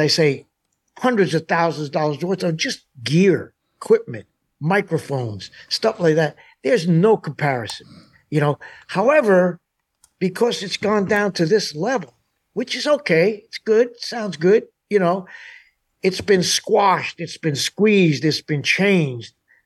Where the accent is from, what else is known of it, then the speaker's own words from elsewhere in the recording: New York, United States; now in Tennessee, United States; I've been living here in Tennessee for 20 years, 25 years. But no one knows, no one thinks that I come from Tennessee. So as soon as I start talking, they say, oh, you're from New York, right?